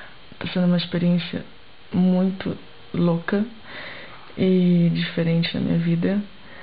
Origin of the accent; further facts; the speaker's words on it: Brazil; E quando eu falo que eu sou brasileira, as pessoas me recebem muito bem